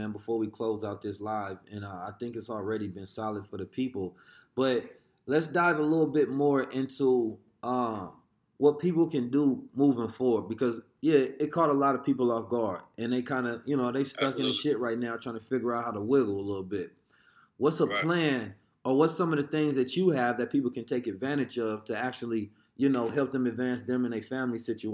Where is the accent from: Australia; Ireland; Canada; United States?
United States; Oakland, California; when we grew up in Oakland at the time